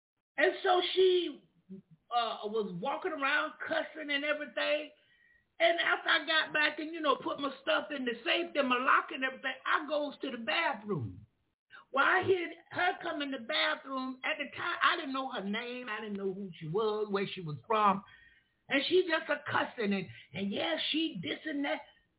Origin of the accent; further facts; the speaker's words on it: United States; Well, number one, I was from Duval County. I was from Duval County, Jerry, and I was never afraid.